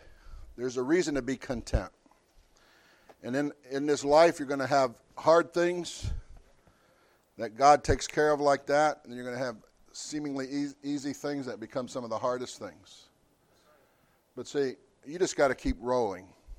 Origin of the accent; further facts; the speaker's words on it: California, United States; born there; now in Rhode Island, United States; I am in Rhode Island. Now, I didn't even know what Rhode Island was. I was born in California. And I didn't see grass till I was like 20.